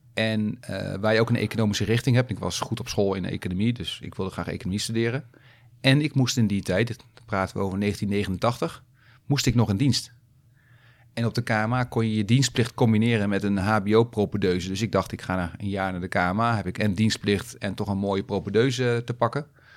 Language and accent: Dutch; Zeist, Utrecht, Netherlands; Ik kom uit Zeist.